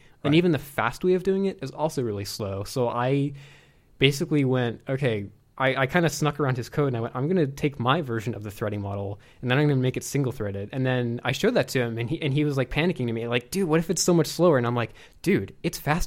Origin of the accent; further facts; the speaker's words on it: Baltimore, Maryland, United States; now in Atlanta, United States; I'm from Baltimore, so.